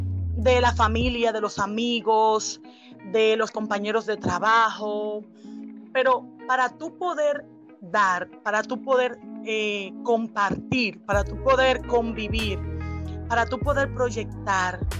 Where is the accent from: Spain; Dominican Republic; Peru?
Dominican Republic; Haina, San Cristóbal; yo soy orgullosamente de Haina, sigo viviendo todavía en Haina y trato de seguir haciendo nido en mi comunidad